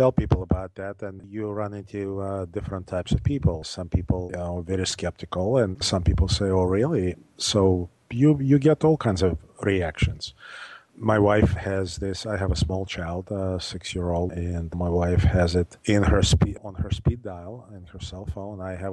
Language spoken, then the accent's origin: English; Russia; when I was growing up in Russia